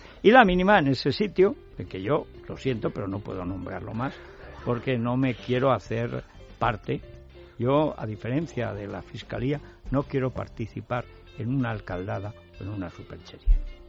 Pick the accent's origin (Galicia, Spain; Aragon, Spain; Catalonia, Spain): Aragon, Spain; Teruel; Yo soy de Teruel